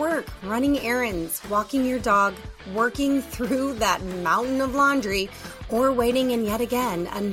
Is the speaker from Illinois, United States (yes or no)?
yes; Chicago, Illinois, United States; we are two women from the Chicagoland area who are raising our families and running our therapy practices